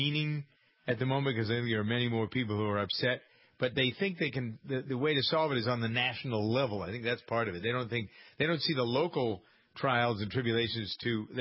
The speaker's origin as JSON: {"language": "English", "town": "Framingham", "region": "Massachusetts", "country": "United States", "tie": "born or raised there", "said": "The town of Framingham, which is my hometown, had a recent election, town election."}